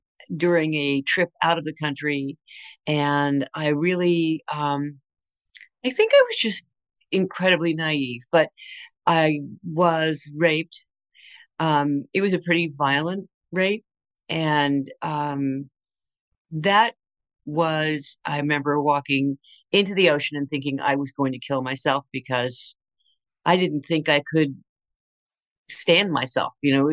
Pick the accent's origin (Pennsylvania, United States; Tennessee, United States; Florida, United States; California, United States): California, United States; Berkeley; born there; also born or lived in Tacoma, Washington / Texas / Michigan / Maryland; Yeah, so I was born in Berkeley, and then we moved all over the place pretty much until I was a senior in high school.